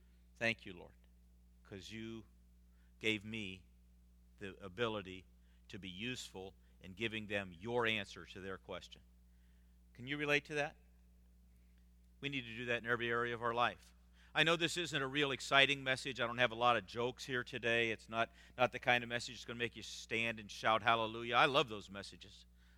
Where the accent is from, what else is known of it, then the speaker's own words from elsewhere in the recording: Pittsburgh, Pennsylvania, United States; I grew up in Pittsburgh, Pennsylvania. The steel mills aren't there anymore.